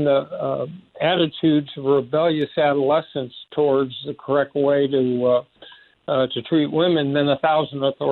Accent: Los Angeles, California, United States; when we were growing up in Los Angeles, my dad had my two brothers

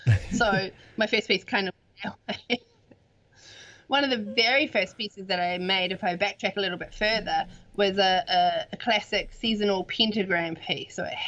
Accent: New Zealand; I am a witch from New Zealand, and I create magical art.

